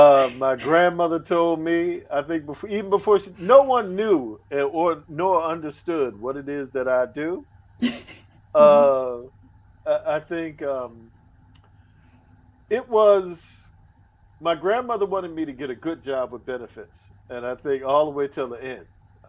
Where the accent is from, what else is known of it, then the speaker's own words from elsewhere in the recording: Annapolis, Maryland, United States; moved away as an adult; now in Los Angeles, United States; psychologically, I knew how to survive in Maryland and in Annapolis.